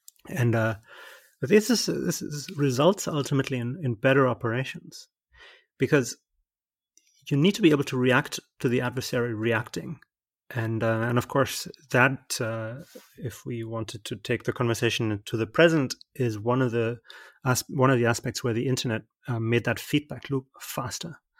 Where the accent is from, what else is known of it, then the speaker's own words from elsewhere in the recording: Germany; I am German. I was born and raised in Germany and had many of these conversations in my own family about what did my grandparents do in the war.